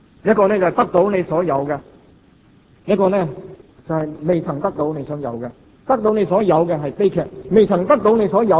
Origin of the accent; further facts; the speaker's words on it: Hong Kong; 我们香港人已经习惯了